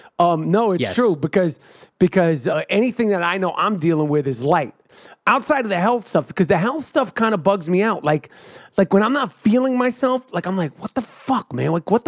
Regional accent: New York City, New York, United States; And growing up in New York City, you're raised to hate the Celtics.

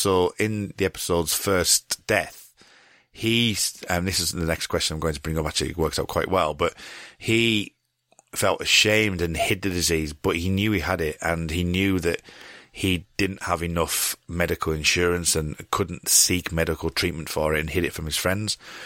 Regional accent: United Kingdom; I know we're both British

